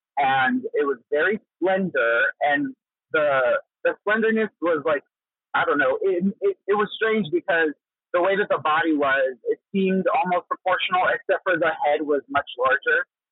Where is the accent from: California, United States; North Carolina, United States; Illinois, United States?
California, United States; Yes, I'm from Southern California.